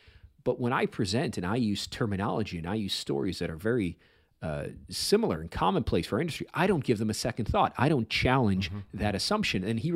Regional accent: Illinois, United States; I'll tell you, even though I grew up on the South Side, I do love the Cubs.

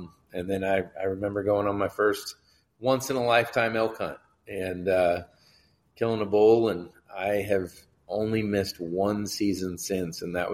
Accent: Midwest, United States; I mean, I grew up in the Midwest and, you know, elk was kind of this thing that everyone talked about

